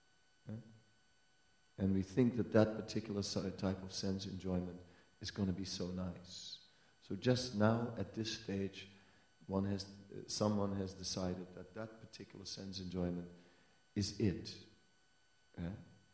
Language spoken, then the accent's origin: English; Amsterdam, North Holland, Netherlands; I'm from Amsterdam, you know, I grew up with these things, right?